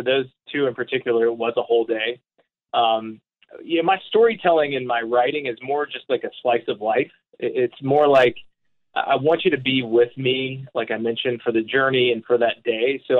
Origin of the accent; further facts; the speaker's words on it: the South, United States; you know, I think being a Southerner, you're just kind of born with barbecue kind of to a soundtrack of every one of life's events.